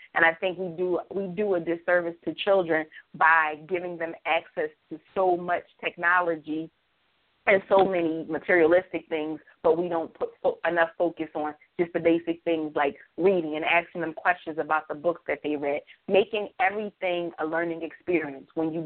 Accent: New Jersey, United States; I grew up in the ghetto. I grew up in North New Jersey.

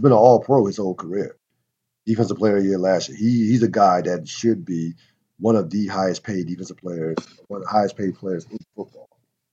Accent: New Jersey, United States; born there; he's a Jersey product, so I was born in Jersey.

